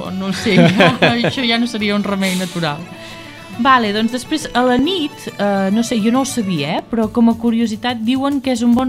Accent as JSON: {"language": "Catalan", "region": "Catalonia", "country": "Spain", "said": "vinc de l'Empordà, del Baix"}